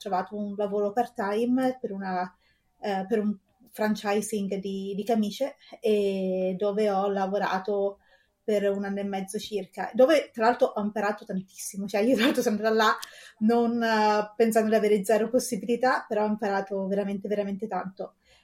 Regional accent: Rome, Lazio, Italy; come detto, vengo da Roma, sono nata e cresciuta a Roma

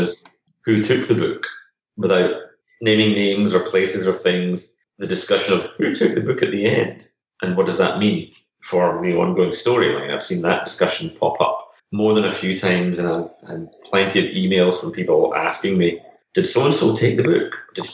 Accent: Scotland, United Kingdom; also born or lived in England; now in Los Angeles, United States; I'm originally from Scotland, but I lived for the, you know, not counting the last year and a half, I've lived in England since the year 2000, working for, as you know, Games Workshop. Summer last year, I moved over to Los Angeles

